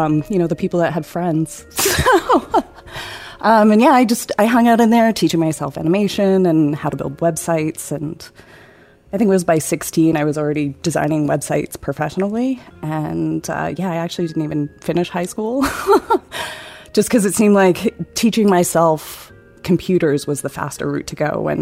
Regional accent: Canada; also born or lived in San Diego, United States; I'm a Canadian-American hybrid, so mom from San Diego and dad from Victoria, BC, and I kind of traveled between the two, but Canada was always where I felt at home.

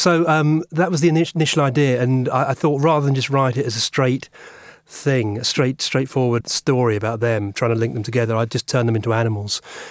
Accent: Walton-on-Thames, South East England, United Kingdom; They all had a connection to my hometown, Walton-on-Thames.

